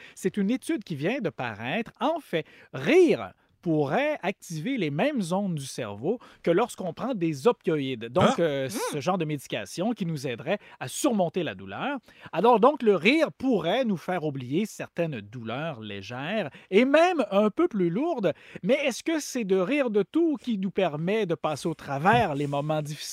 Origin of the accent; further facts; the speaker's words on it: Quebec, Canada; de retour chez nous, au Québec!